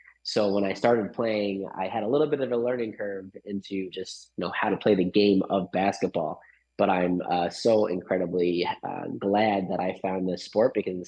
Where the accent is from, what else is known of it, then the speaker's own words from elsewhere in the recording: Long Island, New York, United States; Fortunate enough for me, I grew up on Long Island in New York